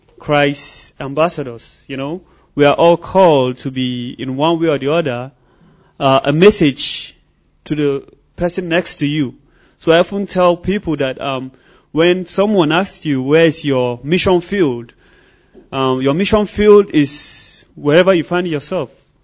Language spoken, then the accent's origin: English; Northern Nigeria, Nigeria; Even me, I never had the opportunity to visit some part of Nigeria as a Nigerian, you know. So, but we both are from northern part of Nigeria